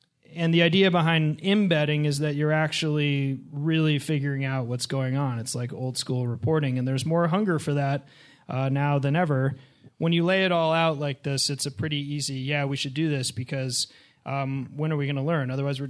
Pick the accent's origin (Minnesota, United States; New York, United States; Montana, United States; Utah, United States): Montana, United States; Missoula; When I grew up, I heard about the 1910 fires. We'd go hiking behind where we grew up in Missoula and go hiking up into the burned areas